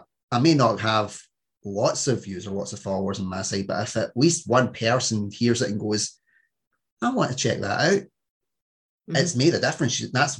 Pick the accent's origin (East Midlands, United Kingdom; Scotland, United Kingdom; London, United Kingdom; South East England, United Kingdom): London, United Kingdom; kind of fits in with the 60s, 70s growing up in London, doesn't it?